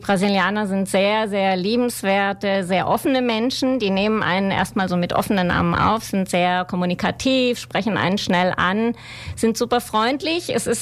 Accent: Esslingen, Baden-Württemberg, Germany; also born or lived in Kassel; Ich bin ursprünglich aus Kassel. Ich bin in Hessen geboren. Meine Eltern sind dann nach Süddeutschland umgesiedelt. Bin in Esslingen aufgewachsen, also gar nicht so weit weg von hier. Zum Studium dann nach Berlin.

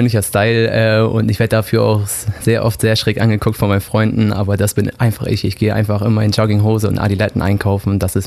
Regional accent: Bremen area, Germany; Ich bin bei Bremen die Ecke ungefähr groß geworden, habe da probiert, mein Abitur zu machen. Das hat leider nicht funktioniert und dann bin ich nach Hamburg umgezogen

